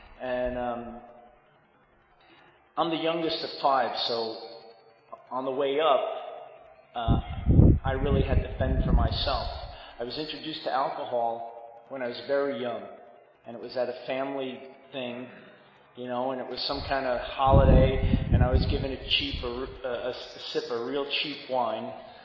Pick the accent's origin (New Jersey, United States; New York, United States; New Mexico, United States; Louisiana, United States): New York, United States; Queens; I grew up in Queens, New York, and like I said, I was the youngest, so all my brothers and one of my sisters, we sat on the stoops in the neighborhood